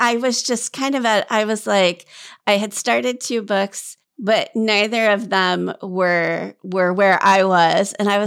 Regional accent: Kentucky, United States; Literally just because, I mean, I'm from Kentucky. I'm a librarian.

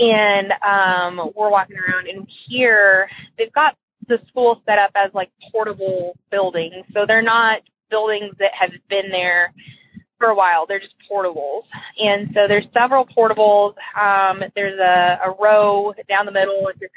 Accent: Texas, United States; also born or lived in Hawaii; I'm from Texas. And I used to live in Hawaii.

